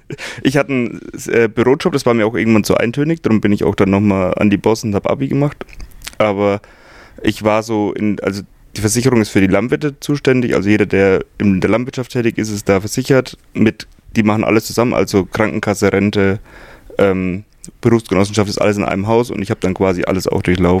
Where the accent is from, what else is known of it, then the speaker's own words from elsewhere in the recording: Würzburg, Bavaria, Germany; born there; also born or lived in Nuremberg; now in Upper Bavaria, Germany; ich bin gebürtiger Unterfranke, jetzt haben wir sie alle voll, die Franken. Ich bin aus der Würzburger Ecke, habe dann in Nürnberg studiert, wollte eigentlich auch nie wieder weg, aber wie es so ist, dann die Liebe verträgt dann doch mal auch nach Oberbayern.